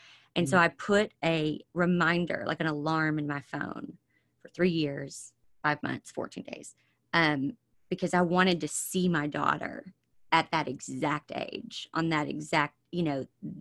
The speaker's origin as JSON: {"language": "English", "region": "the South", "country": "United States", "tie": "born or raised there", "said": "And growing up in the South, it was expected that I would graduate high school and I would go straight to college"}